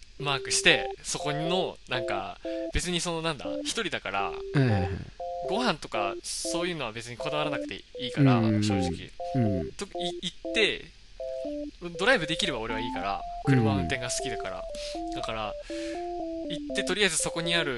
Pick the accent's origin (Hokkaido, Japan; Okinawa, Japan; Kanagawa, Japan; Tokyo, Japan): Hokkaido, Japan; で俺も北海道の人間なんだけど、